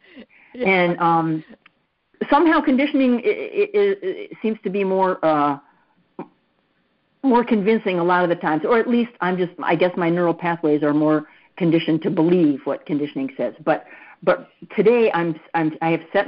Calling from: Virginia, United States; I'm calling from Virginia.

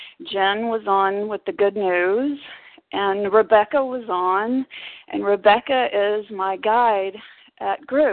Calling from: Austin, Texas, United States; I'm from Austin, Texas.

